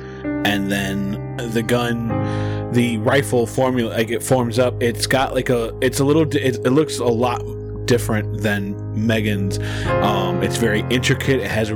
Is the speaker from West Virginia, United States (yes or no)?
no; South Bend, Indiana, United States; now in Michigan, United States; I'm located in Michigan, but I'll be moving back to my hometown of South Bend, Indiana this month.